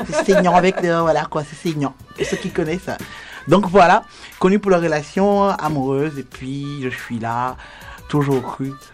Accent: Canada; Je suis canadienne et je vis à Montréal.

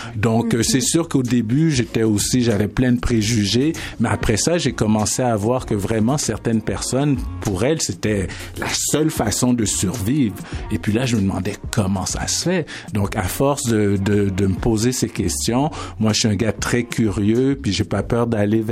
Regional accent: Haiti; je suis haïtien, donc c'est sûr que c'est un problème qui me touche personnellement

